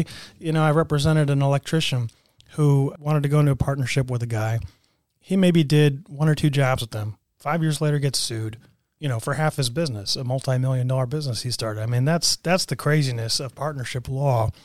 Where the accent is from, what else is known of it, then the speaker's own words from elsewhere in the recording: Dallas, Texas, United States; also born or lived in Michigan; And then you know, I grew up in the Dallas area from when I was very young. I lived next to the old Texas Stadium.